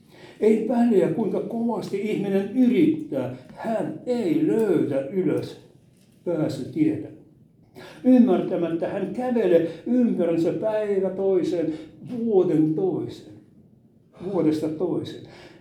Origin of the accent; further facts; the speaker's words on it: Leningrad Oblast, Russia; olen siellä kotoisin entisestä Neuvostoliitosta sieltä Inkerin maalta.